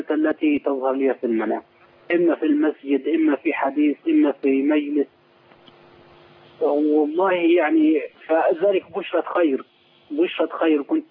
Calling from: Sohag, Sohag Governorate, Egypt; أنا بتكلم من صهاج، من الصعيد.

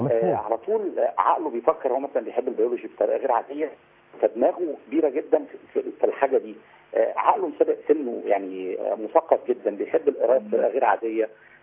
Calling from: Saudi Arabia; معلش يا فندم، انا بكلمك من السعوديه

